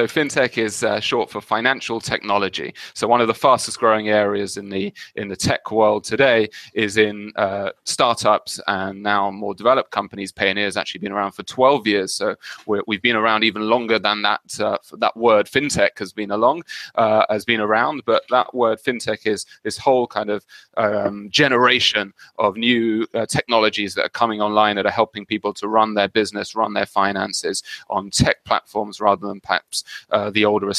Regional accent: London, United Kingdom; Yeah, so I'm a Londoner born and bred. I grew up in North London and lived the first 25 years of my life there.

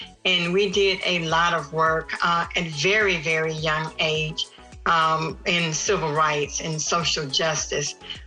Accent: Mississippi, United States; born there; Let me say that to be born in Mississippi, you're basically born in the civil rights movement. And I was born in Mississippi during segregation. So I was pretty much born in the struggle.

